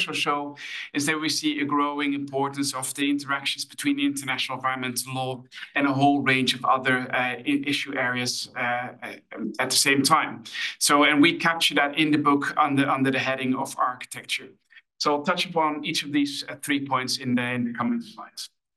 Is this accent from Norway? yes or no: no; Netherlands; English is a second language; you already see some indications from my home country here, and you'll probably know about them as well. In the Netherlands